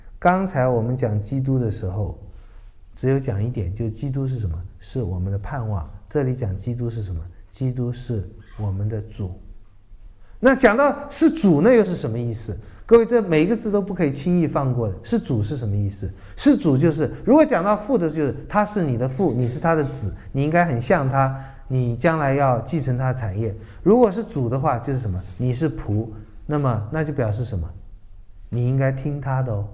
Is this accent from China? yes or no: yes; China